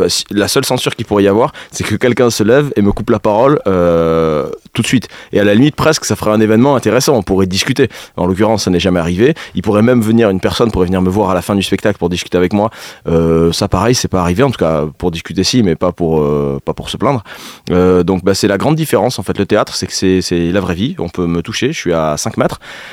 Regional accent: Southern France, France; accent: southern French; now in Nevers, France; je suis originaire du sud de la France, il paraît que ça s'entend encore un petit peu.

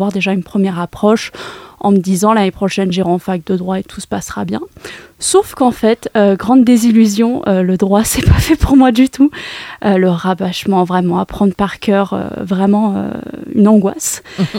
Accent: Lyon, Auvergne-Rhône-Alpes, France; Moi, j'étais sur le campus qui était à Lyon, parce que de base, je suis lyonnaise.

